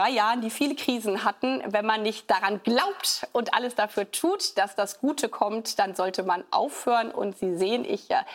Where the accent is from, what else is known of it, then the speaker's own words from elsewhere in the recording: Germany; Und wir sind aus meiner Sicht als Deutsche ja daran interessiert, dass wir ein starkes gemeinsames Europa haben.